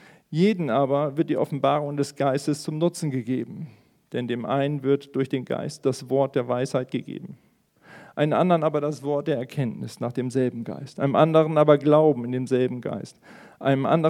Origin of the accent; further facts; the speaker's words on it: Northern Germany, Germany; Und ich komme aus Norddeutschland und Wasser ist so mein Element.